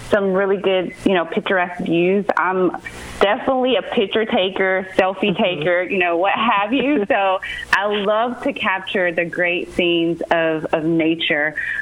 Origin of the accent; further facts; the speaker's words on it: Arkansas, United States; being that I am from Arkansas, so by default, I always cheer for